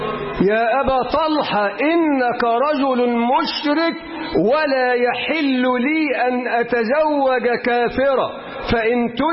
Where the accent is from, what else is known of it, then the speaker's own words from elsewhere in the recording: Egypt; اللهم اجعل بلدنا مصر بلد أمن وأمان ورخاء واستقرار.